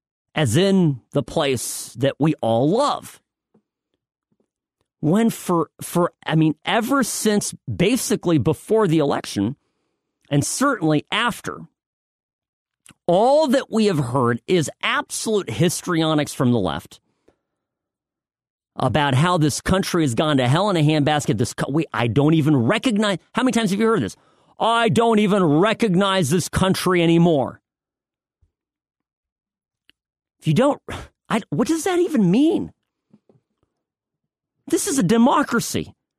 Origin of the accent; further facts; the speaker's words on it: United States; born there; It's like telling me to go back to the Czech Republic. I was born here. You know, I'm an American.